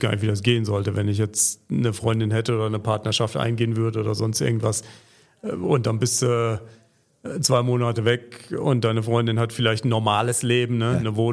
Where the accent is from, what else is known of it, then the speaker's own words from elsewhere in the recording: Germany; now in Switzerland; Nee, ich bin Deutscher. Ich wohne nur in der Schweiz.